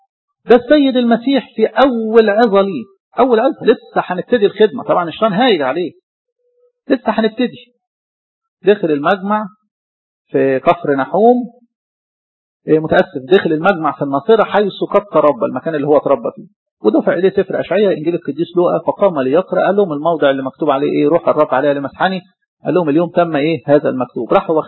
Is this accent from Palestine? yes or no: no; Egypt; طبعا احنا نعتز مصر ان احنا مصريين. احنا ايه؟ احنا مش عرب على فكرة. احنا مش عرب.